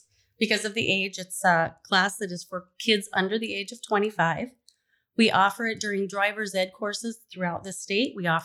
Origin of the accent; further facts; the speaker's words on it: Colorado, United States; moved away as an adult; now in North Dakota, United States; I came from Colorado. I moved up here to North Dakota 20 years ago.